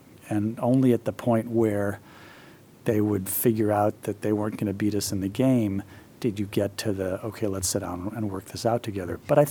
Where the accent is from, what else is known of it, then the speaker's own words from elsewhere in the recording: Chicago, Illinois, United States; now in Washington, United States; We met in Chicago for one visit instead of Washington, because my hometown, he had taken me to his hometown in Tianjin.